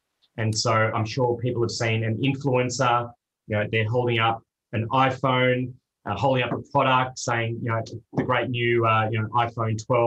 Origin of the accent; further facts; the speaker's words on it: Melbourne, Victoria, Australia; moved away as an adult; now in Amsterdam, Netherlands; Born and bred in Melbourne. The heart's still very much in Australia, but moved over here about 5 years ago